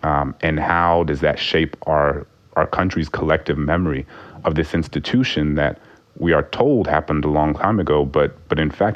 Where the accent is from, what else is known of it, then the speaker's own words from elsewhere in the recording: New Orleans, Louisiana, United States; these Confederate statues in my hometown of New Orleans, come down in May of 2017.